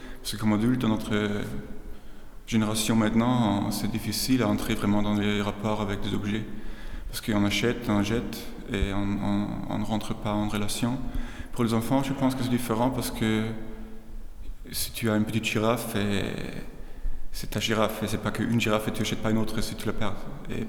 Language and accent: French; Austria; first language German; French is a second language; Cette fois, c'est un titre allemand. C'est ma langue maternelle. Mais c'est encore plus un titre autrichien. Je suis d'Autriche